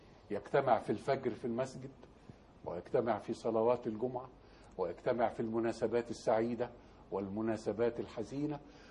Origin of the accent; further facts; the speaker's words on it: Egypt; الطبيعة في قريتنا تقع عند ملتقى النيل بالبحر الأبيض، فهي برزخ بين ماءين، ماء عذب هو ماء النيل، وماء ملح أجاج هو ماء البحر.